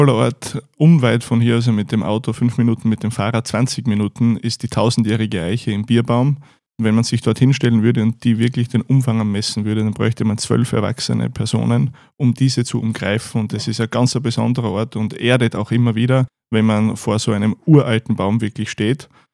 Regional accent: Styria, Austria; born there; Als gebürtiger Oststeirer habe ich schon ein paar Geheimtipps für dich.

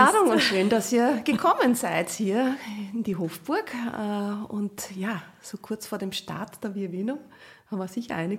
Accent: Salzburg, Austria; Salzburg ist meine Heimatstadt. Ja. In Salzburg bin ich geboren, da bin ich in die Schule gegangen. Und da bin ich groß geworden

